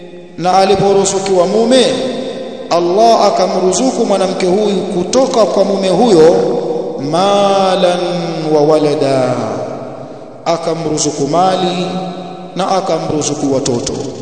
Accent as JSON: {"language": "Swahili", "town": "Tanga", "region": "Tanga Region", "country": "Tanzania", "tie": "born or raised there", "said": "Kule kwetu Tanga kwenye harusi, kina mama wakiimbaimba wanamtaja bwana harusi kwenye nyimbo"}